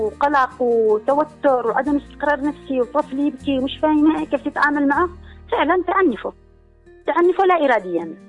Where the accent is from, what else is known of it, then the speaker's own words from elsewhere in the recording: Yemen; والأمناء الشرعيين للأمانة في عندنا في اليمن الأمناء الشرعيين ما في